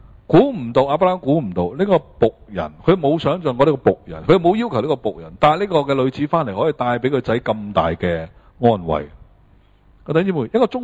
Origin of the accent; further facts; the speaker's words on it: China; 我係中國人